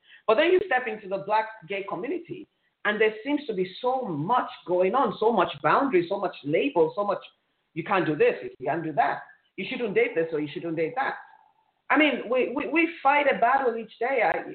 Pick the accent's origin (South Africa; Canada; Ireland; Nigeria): Nigeria; now in United States; it takes a lot each day to walk around in my skin as a Nigerian or as an African woman, knowing fully well that the possibility of getting in trouble if I ever step foot in my home is there. And I live in America.